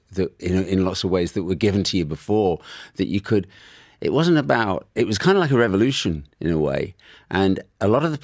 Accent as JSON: {"language": "English", "town": "Leicester", "region": "East Midlands", "country": "United Kingdom", "tie": "born there", "said": "And I was born in the Midlands, in Leicester, in a working class family."}